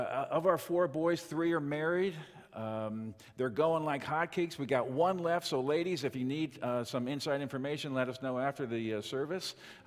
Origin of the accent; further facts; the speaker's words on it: New York, United States; I'm originally from New York. My wife is from Texas, and we met in Florida at Bible college.